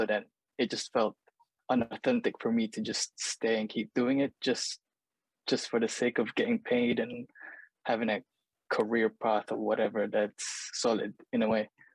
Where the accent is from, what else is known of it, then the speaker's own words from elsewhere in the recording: Manila, Metro Manila, Philippines; now in United Kingdom; So I grew up in Manila. So like the capital city of the Philippines. But to be fair, I barely remember much of my childhood then, because obviously I've been in the UK for like 20 years, almost 20 years or so.